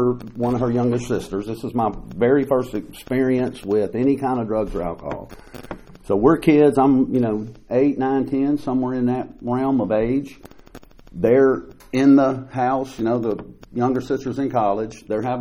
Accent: Nashville, Tennessee, United States; I grew up in Nashville, Tennessee, raised by a single mother.

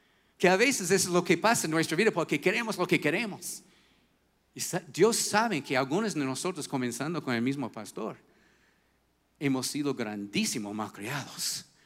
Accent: United States; Y mira, yo soy un gringo bien emocional.

